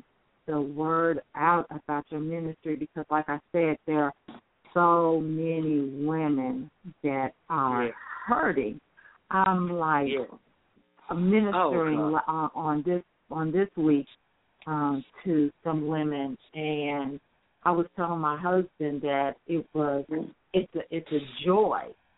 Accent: Chicago, Illinois, United States; we used to have testimony in the church, and I'm from Chicago

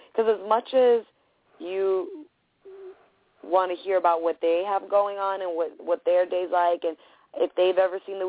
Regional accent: Woodhaven, New York, United States; I mean, I was born and raised in Woodhaven. I'm a native New Yorker, Queens, Woodhavener.

